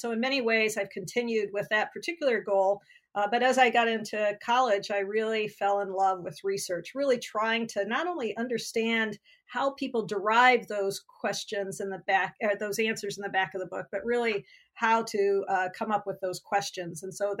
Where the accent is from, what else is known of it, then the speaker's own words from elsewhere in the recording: Illinois, United States; father was a teacher of religion at the Olivet Nazarene University, a small liberal arts college there in my hometown. And I grew up wanting to be a teacher.